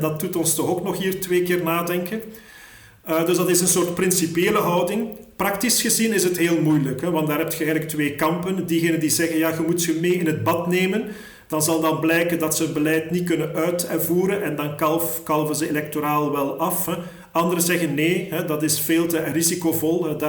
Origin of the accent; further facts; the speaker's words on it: Wallonia, Belgium; Dutch is a second language; Daar is de PvdA bijvoorbeeld al nog zwakker dan de Partij Socialist bijvoorbeeld bij ons in Franstalig België.